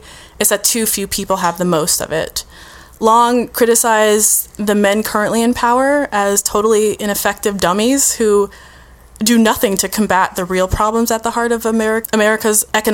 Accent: Ohio, United States; I have Googled him so many times because I always forget his name, and I'm from Ohio.

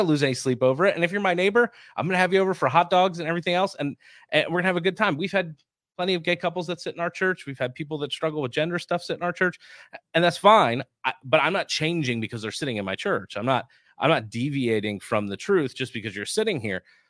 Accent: New Jersey, United States; now in Youngstown, United States; I mean, growing up in New Jersey versus being here in Ohio, there were two different fabrics.

